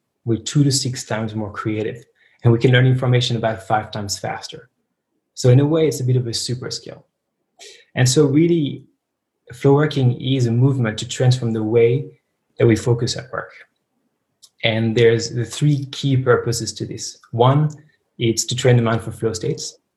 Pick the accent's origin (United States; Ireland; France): France; also born or lived in Australia; now in Berlin, Germany; I grew up in France, I lived in Australia, I traveled to a bunch of countries, and then I arrived in Berlin about 7 years ago